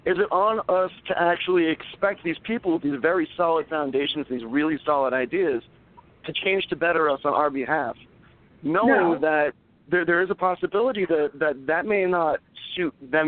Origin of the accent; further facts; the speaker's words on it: New York, United States; I mean, I'm from New York, you know what I mean? I'm 29 years old. It's not easy being out here.